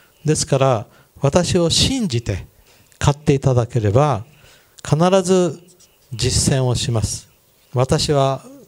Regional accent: Kyushu, Japan; 私は九州の出身なんですけど、先祖が庄屋だったために鎧兜とかいっぱいありました。

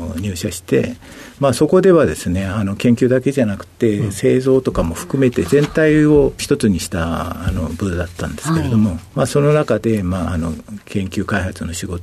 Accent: Koga, Fukuoka, Japan; 福岡県の古賀市になります。

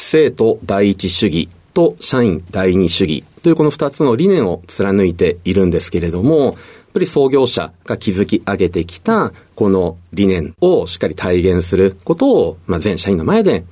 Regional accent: Ota, Gunma, Japan; 早稲田ゼミの創業と同じ群馬県の太田市となります。

